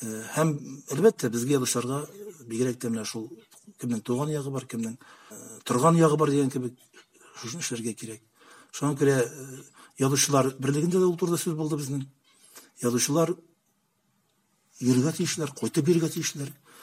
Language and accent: Tatar; Bashkortostan, Russia; безнең авылда, безнең Башкортстан ягындагы менә мин үземнең авылларны әйтәм.